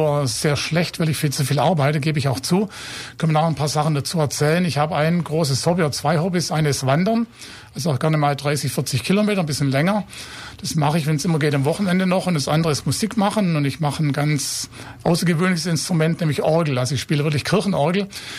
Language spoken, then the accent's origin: German; Heidenheim, Baden-Württemberg, Germany; Also wir kommen beide gebürtig aus Heidenheim.